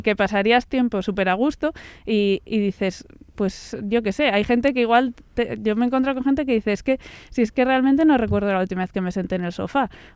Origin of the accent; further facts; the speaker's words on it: Vitoria, Basque Country, Spain; el clima de tu ciudad también, muy importante, que yo soy de Vitoria y sé de lo que os hablo